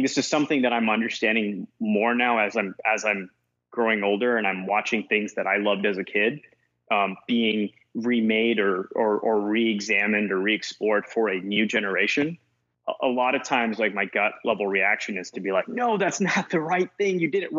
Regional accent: Hong Kong; I grew up in Hong Kong.

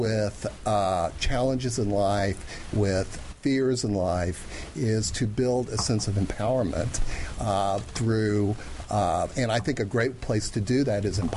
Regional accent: Tulsa, Oklahoma, United States; I'm from Tulsa, Oklahoma.

